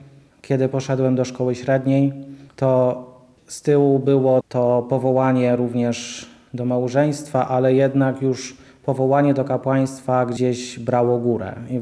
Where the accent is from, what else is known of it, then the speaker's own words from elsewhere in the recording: Obice, Świętokrzyskie Voivodeship, Poland; pochodzę z parafii Obice.